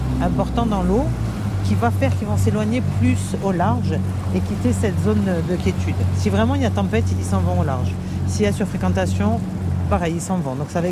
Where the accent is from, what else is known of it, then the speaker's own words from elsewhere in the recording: Corsica, France; Je la connais déjà en tant que Corse